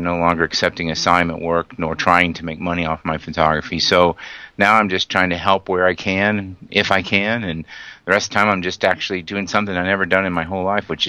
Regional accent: Indianapolis, Indiana, United States; I grew up in Indianapolis, Indiana.

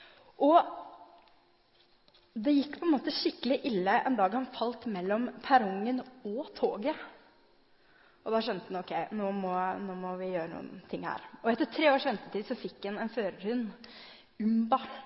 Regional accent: Drammen, Buskerud, Norway; Jeg er født og oppvokst i Drammen og vokste opp på Konnerud. Og der gikk jeg på Halmon barneskole

